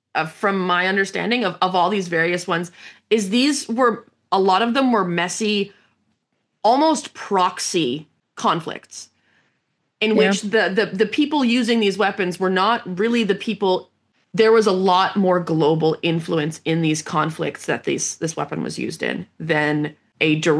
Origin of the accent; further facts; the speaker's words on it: Canada; I'm a Canadian.